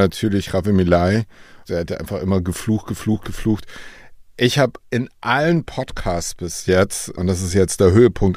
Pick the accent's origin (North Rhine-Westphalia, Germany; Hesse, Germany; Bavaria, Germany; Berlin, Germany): Bavaria, Germany; Ich komme ja aus dem Fränkischen